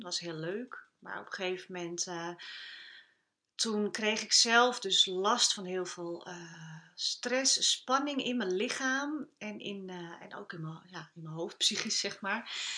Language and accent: Dutch; Alkmaar, North Holland, Netherlands; now in Langendijk, Netherlands; Ik woon ook in het mooie Langendijk. Ik kom oorspronkelijk uit Alkmaar, maar ik woon wel heel prettig al een aantal jaren in Langendijk.